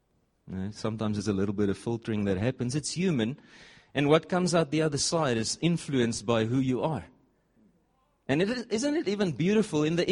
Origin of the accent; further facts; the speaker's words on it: Nelspruit, Mpumalanga, South Africa; I am from Nelspruit.